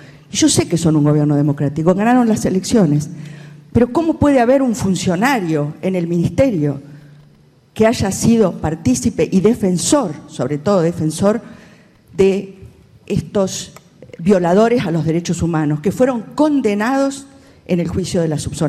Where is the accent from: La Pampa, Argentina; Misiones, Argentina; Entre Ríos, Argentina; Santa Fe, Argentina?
La Pampa, Argentina; Yo vengo de La Pampa